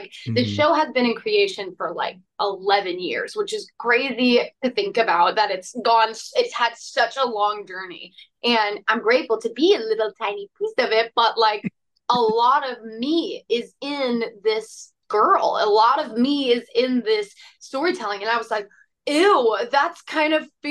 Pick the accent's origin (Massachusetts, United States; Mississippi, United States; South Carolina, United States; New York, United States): Mississippi, United States; because I grew up in Mississippi, read the book when I was little, and then in high school we did a play version of The Outsiders